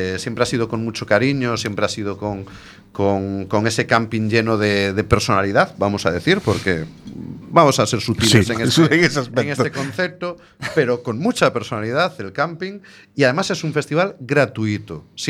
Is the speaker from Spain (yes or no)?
yes; Galicia, Spain; pero que como gallego tengas la oportunidad de, moviéndote solo unos kilómetros, ver a … me parece impresionante.